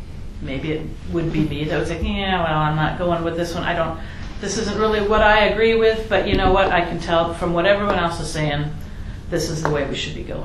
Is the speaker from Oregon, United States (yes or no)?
yes; Portland, Oregon, United States; also born or lived in Alaska; I grew up in the Portland, Milwaukee area, and. We used to go to the beach, and my fondest dream in my life was to live at the beach and live on the Oregon coast.